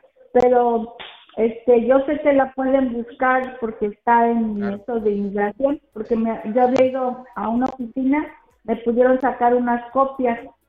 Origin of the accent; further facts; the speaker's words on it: Mexico City, Mexico; Yo soy de la Ciudad de México, nunca me he casado. Tengo un hijo ya tiene 13 años, va a cumplir 14 en diciembre. Y pues soy soltera